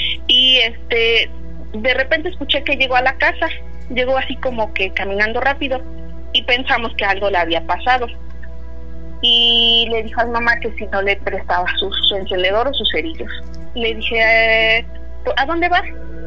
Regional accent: Puebla, Mexico; now in Michigan, United States; De Puebla.

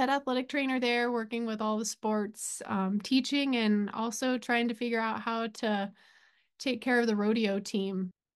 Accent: Colorado, United States; I grew up in Southeast Colorado, and went to a small school, Adams State College

